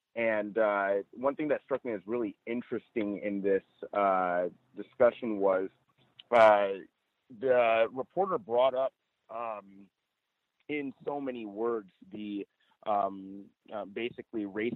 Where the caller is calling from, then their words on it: Chino Hills, California, United States; Yeah, this is … I'm reporting from Chino Hills, California.